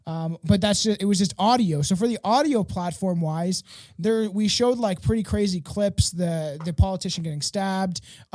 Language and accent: English; Canada; I've always, you know, loved being Canadian, but I don't love my government